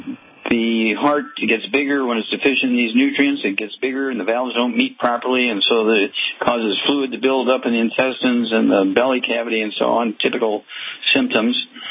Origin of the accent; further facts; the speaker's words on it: Missouri, United States; Chuck, let's go to Missouri, my home state, and Darlene.